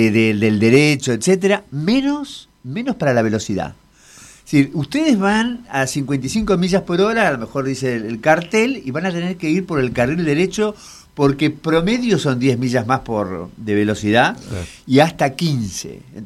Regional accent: Argentina; Otra cosa que me llama la atención como argentino es

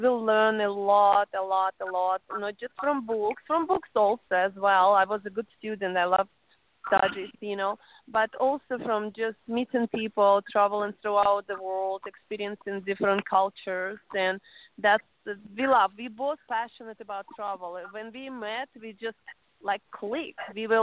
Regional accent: Russia; English is a second language; now in United States; I was born in Russia and lived there until 2003. I arrived to United States in 2003.

